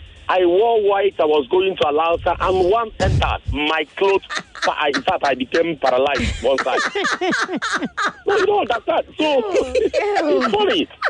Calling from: Ejigbo, Lagos, Nigeria; I'm calling from Ejibo.

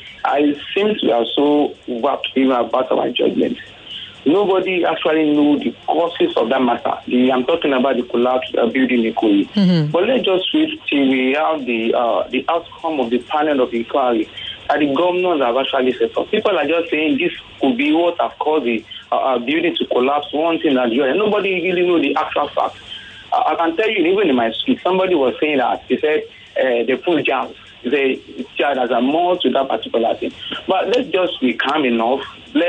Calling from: Bavaria, Germany; I'm actually calling from Bavaria.

